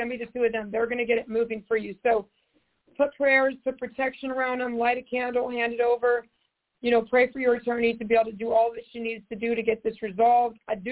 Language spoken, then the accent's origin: English; Georgia, United States; I'm located in Southern California, but I'm from Southeast Georgia. So I moved here